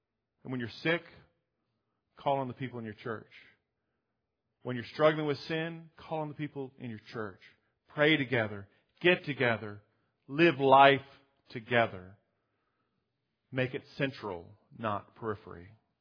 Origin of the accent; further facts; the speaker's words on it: the South, United States; But Mary and I, growing up in the South, where there weren't any pro teams, we gravitated towards college sports.